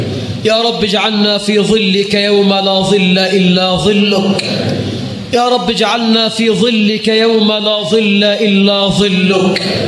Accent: Egypt; يا رب اجعل بلدنا مصر أمنا أمانا

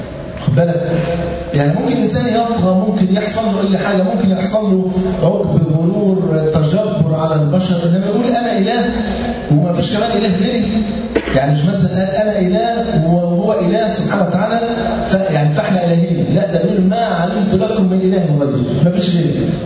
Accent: Egypt; وكان عندنا في مصر والتولية بشرب الشيشة

